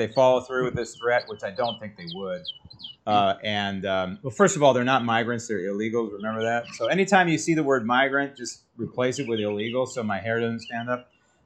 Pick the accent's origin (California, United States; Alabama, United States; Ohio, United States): California, United States; San Francisco; I grew up in San Francisco, but I have no clue.